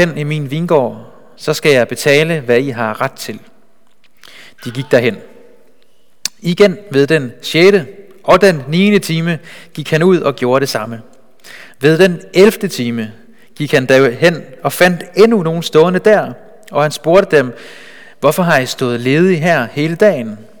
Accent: Bornholm, Capital Region of Denmark, Denmark; moved away as an adult; now in Copenhagen, Denmark; Jeg kommer oprindeligt fra Bornholm, men har boet i København i 6-7 år. 7 år plus faktisk

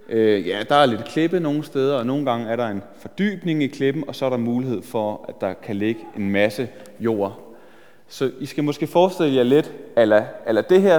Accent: Jernlund, Central Denmark Region, Denmark; da jeg boede hjemme, jeg er fra Jernlund ude på Vestjylland, og da jeg boede hjemme

